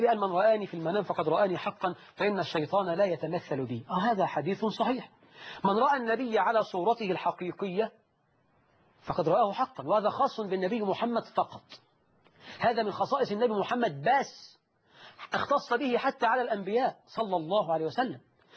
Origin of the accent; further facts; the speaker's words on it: Syria; بقول عندنا في سوريا بعد دفن الميت بثلاث أيام منجيب دفوف